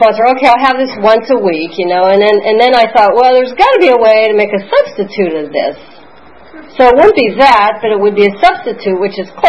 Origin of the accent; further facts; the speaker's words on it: Pennsylvania, United States; So I'm from Pennsylvania, you know.